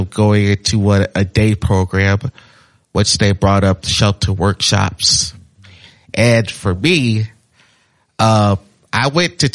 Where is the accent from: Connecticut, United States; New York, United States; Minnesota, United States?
Minnesota, United States; Minneapolis; also born or lived in Michigan / Arizona; so I was born in Michigan, came back as a baby, stayed, until Minneapolis until I was 8 or 9.